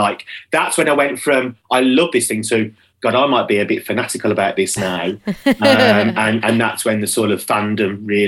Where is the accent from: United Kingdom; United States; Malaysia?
United Kingdom; Birmingham, West Midlands; So I'm originally from Birmingham